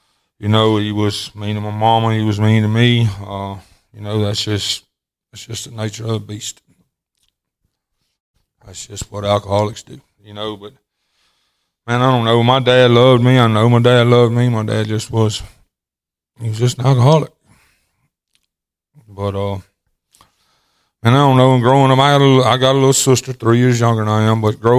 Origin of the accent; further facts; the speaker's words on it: Greenwood, Mississippi, United States; I was born and raised right outside of Greenwood, Mississippi. I was raised in the country.